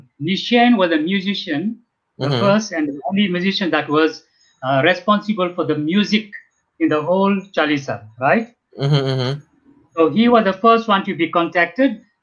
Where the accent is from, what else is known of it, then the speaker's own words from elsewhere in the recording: Mauritius; moved away as an adult; now in South Africa; I'm originally from Mauritius.